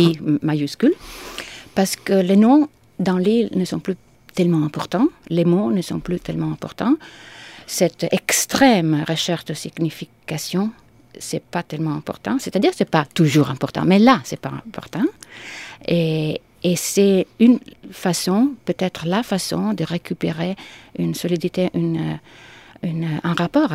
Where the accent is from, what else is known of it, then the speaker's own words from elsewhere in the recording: Rome, Lazio, Italy; French is a second language; comme je suis née à Rome, et j'ai vécu à Rome les premières 25 années de ma vie, puis j'ai voyagé, je suis allée ailleurs, et puis je suis retournée il y a presque 10 ans.